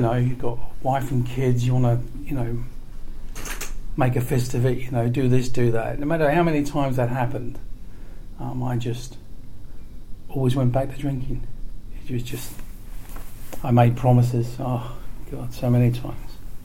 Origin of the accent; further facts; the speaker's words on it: Derry, Northern Ireland, United Kingdom; born there; I was born in Derry City, actually, in Northern Ireland, and I had five brothers, two sisters, my mum and dad, and it was a very, very, very small house.